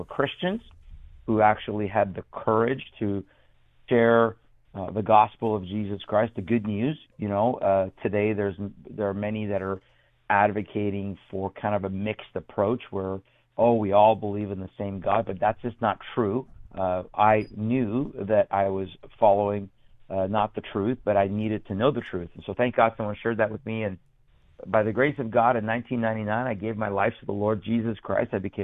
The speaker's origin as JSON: {"language": "English", "country": "Iran", "tie": "born or raised there", "moved": "yes", "said": "Well, my background originally, I'm actually from Iran. So I'm Persian, and I grew up, I was born and raised as a Muslim. Then we fled Iran."}